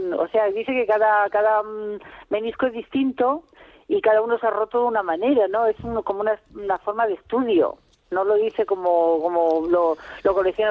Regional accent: Region of Murcia, Spain; yo, que soy del Mar Menor, pues de pequeña pues comíamos unos pescados buenísimos

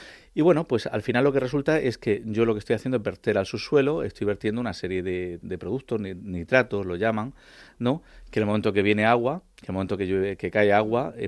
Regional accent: Region of Murcia, Spain; los que somos de Murcia y nos hemos bañado toda la vida en el Mar Menor, yo recuerdo mi infancia en Lopagán

